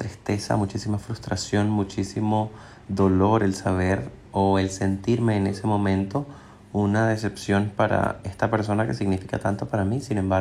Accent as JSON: {"language": "Spanish", "country": "Nicaragua", "lives_now": "Spain", "said": "soy de Nicaragua, actualmente vivo en España, de pueblo católico y bisexual."}